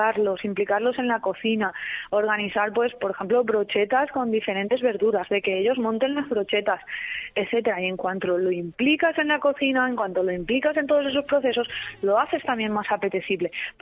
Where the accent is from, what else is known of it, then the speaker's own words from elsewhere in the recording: Alzira, Valencian Community, Spain; Yo soy de Alcira, todos los miércoles hay mercado.